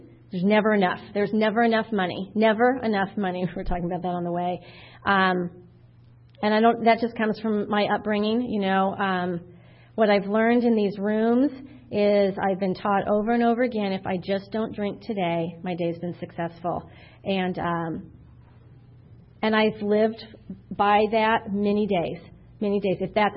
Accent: Alpine, California, United States; I'm from Alpine, Orange County, Alpine, totally two different worlds.

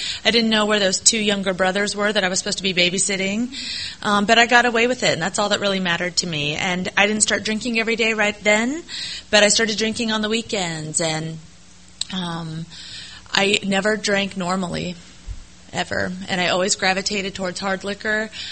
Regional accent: Iowa, United States; I was born and raised in Iowa. I'm the oldest of three kids, and I have a mom and a dad.

